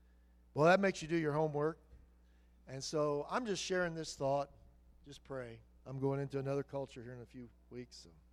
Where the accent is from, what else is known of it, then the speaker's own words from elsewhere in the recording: United States; because, you know, I come from America, you know, the land of the free, home of the brave.